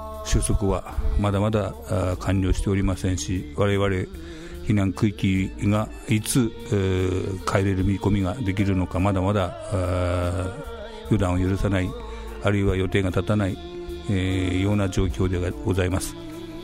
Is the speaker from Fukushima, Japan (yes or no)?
yes; Namie, Fukushima, Japan; 私たち、浪江町の出身であります